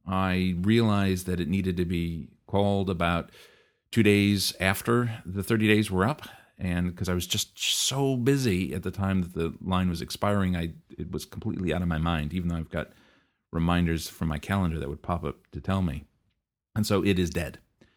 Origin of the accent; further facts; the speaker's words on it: New Zealand; I cannot have a Google Voice number as a New Zealander.